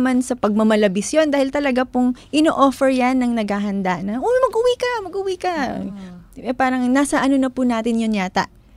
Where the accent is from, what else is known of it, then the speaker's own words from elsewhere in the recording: Central Luzon, Philippines; Pero ako po ay taga Bulacan. Nakakakita po ako doon ng mga naghahanda ng mga suman.